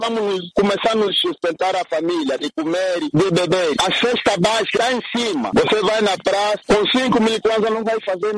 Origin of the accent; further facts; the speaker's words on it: Soyo, Zaire, Angola; Eu sou do Soio, nunca beneficiei absolutamente nada.